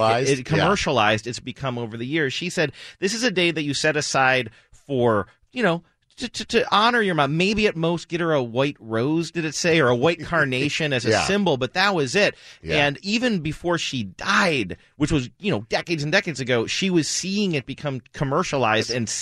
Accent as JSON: {"language": "English", "region": "Ohio", "country": "United States", "tie": "born or raised there", "said": "I have not lived in the same state as my mom. I grew up in Ohio. She moved away to Arizona. When I was still in high school."}